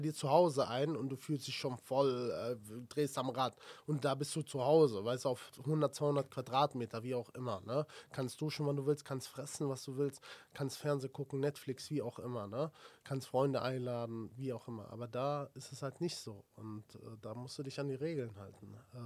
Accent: Sinzig, Rhineland-Palatinate, Germany; Ich komme ja aus Sinzig, das ist 20 Kilometer von da entfernt.

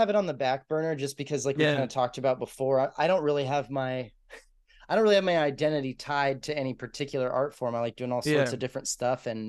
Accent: Texas, United States; So I mean, I grew up in Texas. I have a very conservative family, but I have very progressive minded parents most part.

